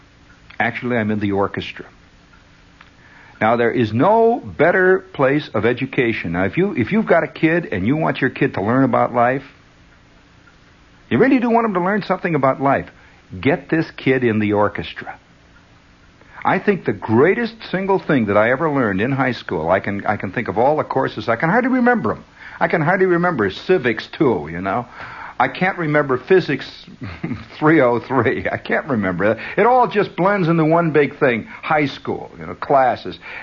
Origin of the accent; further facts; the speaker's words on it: United States; I have to say American life because I am an American, so I don't know about life in France that well